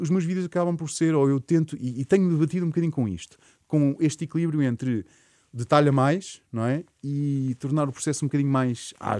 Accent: Portugal; Claro, eu sou tendencioso porque sou português.

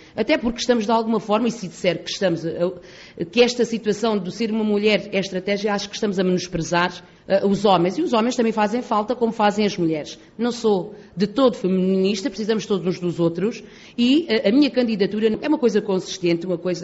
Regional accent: Mourão, Évora, Portugal; sou filha da terra, sou natural de Mourão, portanto tenho 37 anos

